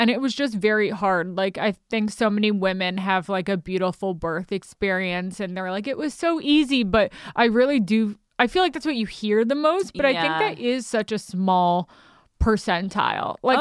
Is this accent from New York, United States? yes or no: yes; New York, United States; So I grew up, I'm from New York, so I grew up listening to 92.3 K-Rock.